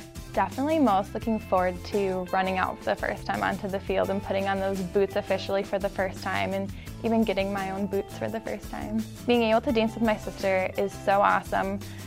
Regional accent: Oakdale, Minnesota, United States; I'm from Oakdale, Minnesota, and I'm a rookie this year.

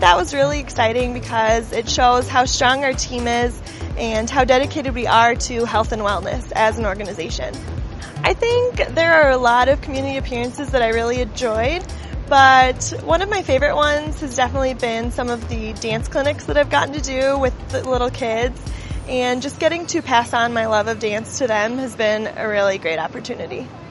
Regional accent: Omaha, Nebraska, United States; I'm from Omaha, Nebraska

